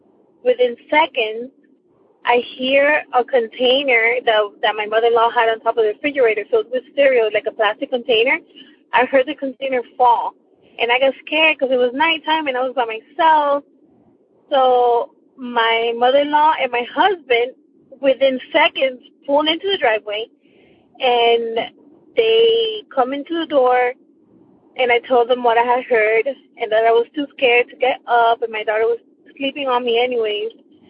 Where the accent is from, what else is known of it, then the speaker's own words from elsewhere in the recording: Miami, Florida, United States; I am from Miami, Florida.